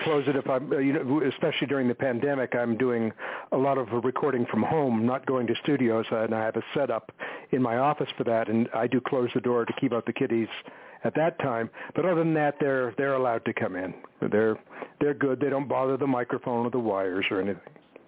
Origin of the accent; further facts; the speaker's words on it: Canada; but I come from Canada originally.